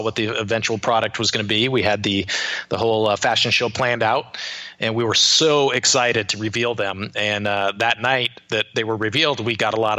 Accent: Phoenix, Arizona, United States; I grew up here in Phoenix, so it was at the Suns' original home, the Veterans Memorial Coliseum, or the Madhouse on McDowell was the nickname.

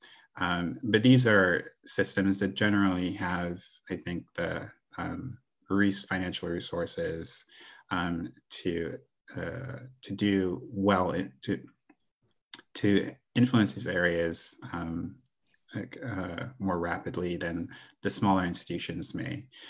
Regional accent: Dominica; I grew up in the Caribbean. I grew up in the Caribbean in a small island called Dominica. It's about 290 square miles and a population of about 72,000 people.

